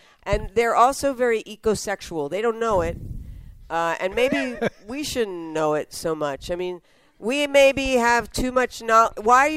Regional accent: Philadelphia, Pennsylvania, United States; And that's going to be in Philly, my hometown. My hometown, yes, indeed.

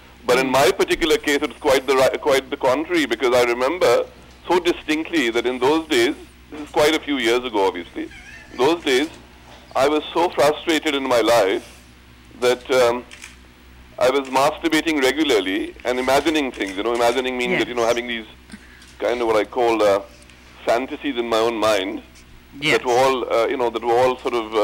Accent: Bangladesh; I'm from a place called Bangladesh.

